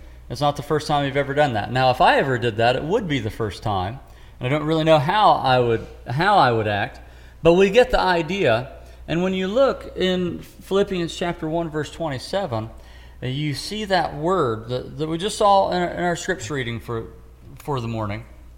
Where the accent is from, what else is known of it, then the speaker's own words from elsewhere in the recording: West Virginia, United States; I was raised mostly in Ritchie County, West Virginia.